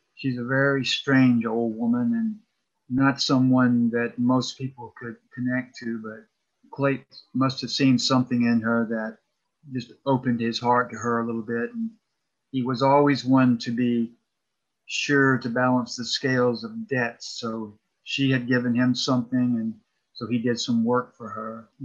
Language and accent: English; College Park, Georgia, United States; In a way, it was much like my life when I was a boy. I grew up in College Park, just south of Atlanta. And I didn't even know about the mountains being in North Georgia.